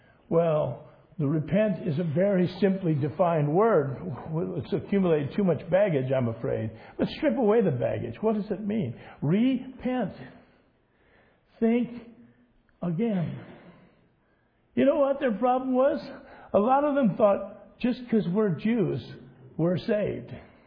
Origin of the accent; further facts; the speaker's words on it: United States; I'm Catholic. I'm American.